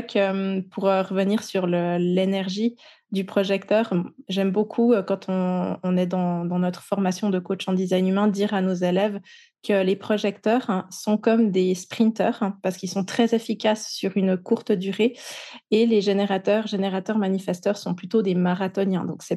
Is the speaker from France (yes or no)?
no; Switzerland; en tant que bonne Suissesse que je suis.